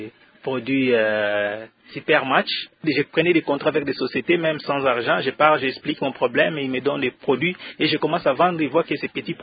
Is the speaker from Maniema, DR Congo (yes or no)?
no; Kinshasa, DR Congo; born there; Je suis né à Kinshasa, à l'hôpital Mama Yembo.